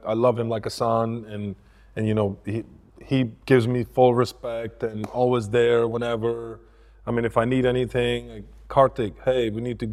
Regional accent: Punjab, India; born there; I was born in North Punjab, about 6 hours from Himalayas.

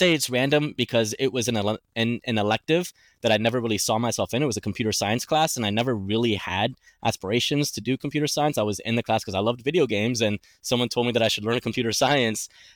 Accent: Miami, Florida, United States; Not only was I growing up in Miami, Florida, which is a highly, highly diverse city, a city that grew in diversity before it was able to grow in the infrastructure to support diversity, right?

